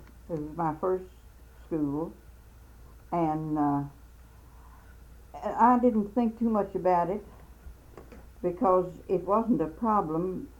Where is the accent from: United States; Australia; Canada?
United States; Well, my mother and father were both born and raised in Nelson County, in the same vicinity where they live now. I was born, and all of us were born in the same house, all the children were born in the same house.